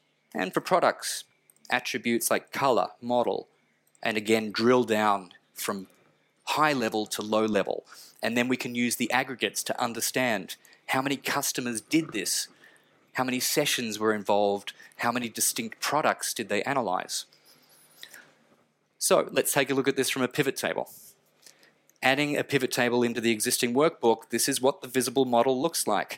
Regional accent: Victoria, Australia; And my home state of Victoria, I'm interested to know where the customers were

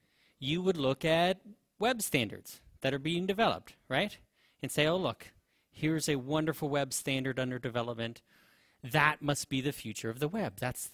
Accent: Texas, United States; Okay, and I'm from Texas, so I feel quite qualified to talk about cows and cow paths.

